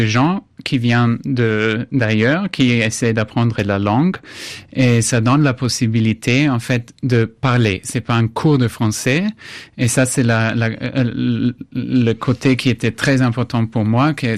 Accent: Salzburg, Austria; French is a second language; moved away as an adult; now in Paris, France; Moi, je viens d'Autriche, de Salzbourg, et en 2009, j'ai décidé de quitter ma ville, mon pays, pour faire une expérience ailleurs.

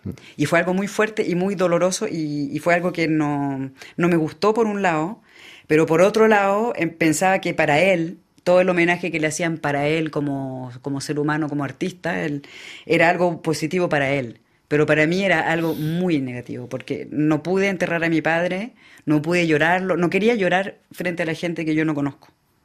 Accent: France; yo me crié en Francia, donde mi padre no era conocido.

